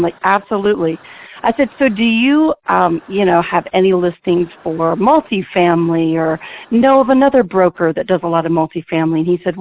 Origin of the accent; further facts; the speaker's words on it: Oklahoma, United States; when she was driving back through my hometown in Oklahoma, she sent me a text and a picture of this building